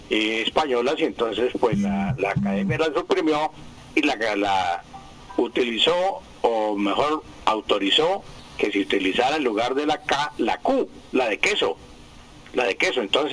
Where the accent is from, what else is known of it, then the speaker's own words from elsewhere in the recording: Santander, Colombia; Porque yo soy santandereano y siempre apoyo a todo santandereano